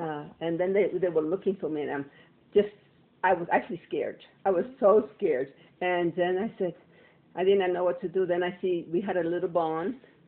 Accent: Puerto Rico; born there; Okay, I was born in Puerto Rico.

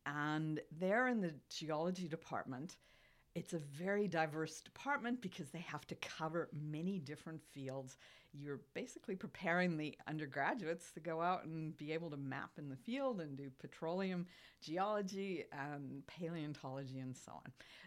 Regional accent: Canada; now in Germany; I'm a Canadian.

